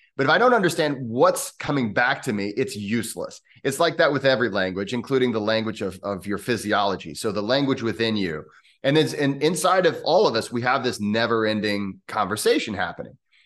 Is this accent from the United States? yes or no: yes; United States; accent: American English; I'm an English professor. Like, I'm really good at this one language. And it's American English.